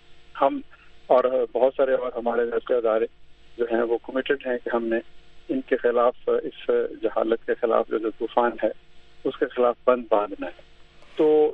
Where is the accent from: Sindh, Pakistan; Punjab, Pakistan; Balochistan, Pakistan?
Sindh, Pakistan; Karachi; moved away as an adult; now in United States; میں میرا تعلق کراچی سے ہے، میں 20 سال کا تھا جب میں ادھر آیا امریکہ میں